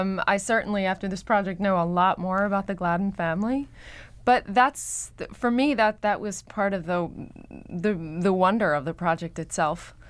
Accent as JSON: {"language": "English", "town": "Philadelphia", "region": "Pennsylvania", "country": "United States", "tie": "born or raised there", "said": "I was born and raised in Philadelphia."}